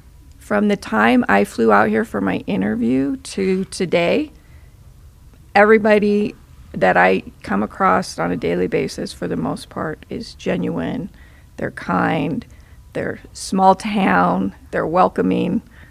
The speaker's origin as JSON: {"language": "English", "town": "Phoenix", "region": "Arizona", "country": "United States", "tie": "born or raised there", "also_born_or_lived": "Washington, D.C. / Georgia / California", "lives_now": "Farmington, United States", "said": "But I grew up in the Phoenix area."}